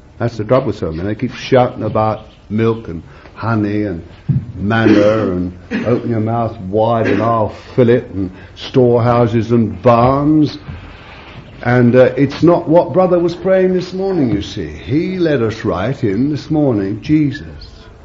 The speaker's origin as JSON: {"language": "English", "region": "England", "country": "United Kingdom", "said": "I'm an Englishman, see, I live here"}